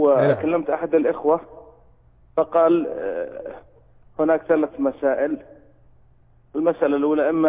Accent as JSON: {"language": "Arabic", "town": "Riyadh", "region": "Riyadh Province", "country": "Saudi Arabia", "said": "لا أنا من الرياض والتحقت بالحمل."}